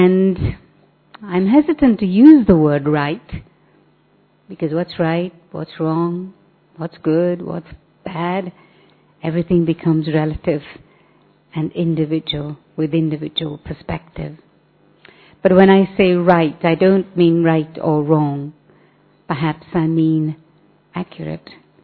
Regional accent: India; now in United Kingdom; And while I'm originally from India, I've been living in the United Kingdom for the last 45 years.

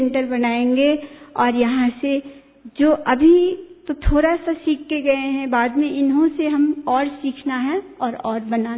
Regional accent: Nepal; मैं नेपाल से हूँ

